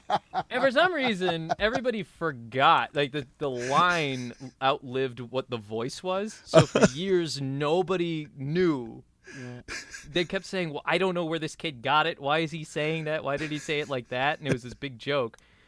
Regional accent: Burr Ridge, Illinois, United States; also born or lived in Chicago; I'm from Chicago. I was born in Chicago. Grew up in the suburbs, southwest suburbs in Burr Ridge.

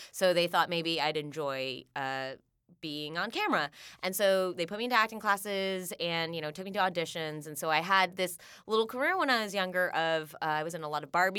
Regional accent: Los Angeles, California, United States; Oh, L.A. Mm. So I'm one of the few L.A. natives, and I did the whole child acting thing.

